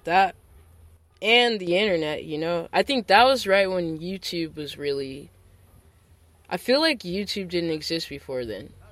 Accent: Nashville, Tennessee, United States; born or raised there; also born or lived in Denver / Detroit; now in Los Angeles, United States

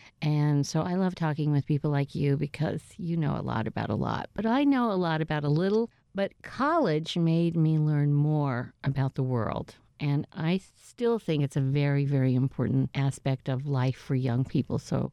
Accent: San Pedro, California, United States; born there; also born or lived in Monterey / Germany; I was born in San Pedro, California. I'm an Army brat, and so I was only there for a little while when we moved to Monterey, and then my dad got stationed over in Germany

